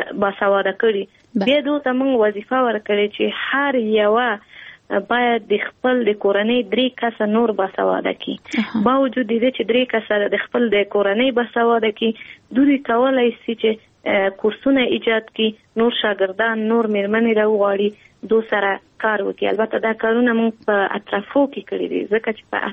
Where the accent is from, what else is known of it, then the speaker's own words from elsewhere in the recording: Kabul, Afghanistan; په کابل کې زیږیدلی یم په کابل کې لویه شوی یم په کابل کې مو تحصیلات مخکې وړي